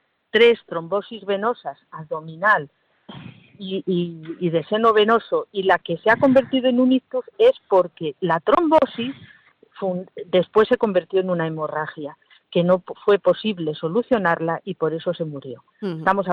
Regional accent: Córdoba, Andalusia, Spain; now in Madrid, Spain; aunque vivo en Madrid soy cordobés.

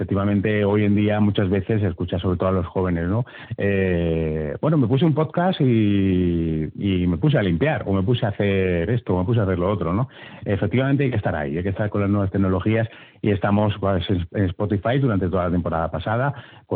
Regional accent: Andalusia, Spain; Como andaluces, no solo la cultura propia

